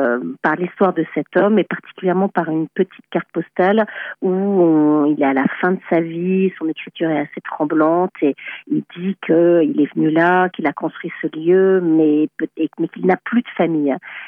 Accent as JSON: {"language": "French", "town": "Paris", "region": "Île-de-France", "country": "France", "tie": "born or raised there", "said": "Je suis bretonne d'origine, mais j'ai été élevée, j'ai grandi à Paris, autour de, dans la banlieue parisienne. Et il y a quelques années, j'ai quitté cette ville-là pour aller vivre à l'île de Bas. Je suis restée 6 ans là-bas."}